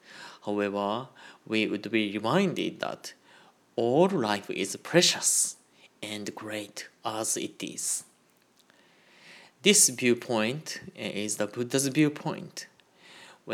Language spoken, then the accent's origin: English; Nagato, Yamaguchi, Japan; now in Hawaii, United States; "Oh, I'm from Hawaii, but I'm originally from Nagato City, Yamaguchi,"